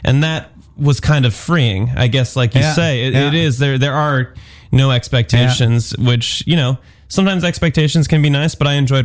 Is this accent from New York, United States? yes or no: yes; New York, United States; now in London, United Kingdom; And for me, I was born in New York City, grew up in the suburbs, went to school.